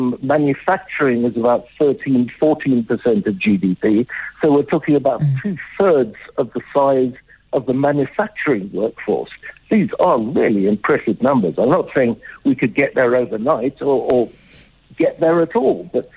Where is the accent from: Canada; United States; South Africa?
South Africa; born there; moved away; also born or lived in United Kingdom / Hong Kong; I was born in South Africa, educated in the UK, and my first job was in Hong Kong.